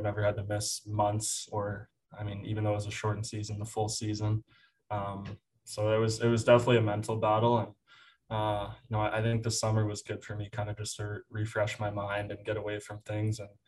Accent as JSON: {"language": "English", "town": "Aurora", "region": "Ontario", "country": "Canada", "tie": "born or raised there", "said": "I did it in Aurora, Ontario, my hometown."}